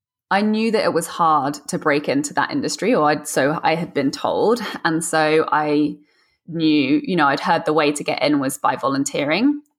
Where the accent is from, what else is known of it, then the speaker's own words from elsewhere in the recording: South East England, United Kingdom; So I grew up just outside of London, and the theater in that part of the world is just incredible.